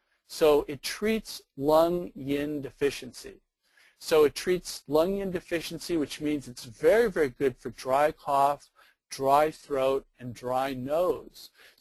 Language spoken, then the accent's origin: English; New York City, New York, United States; I grew up in New York City in the 60s and 70s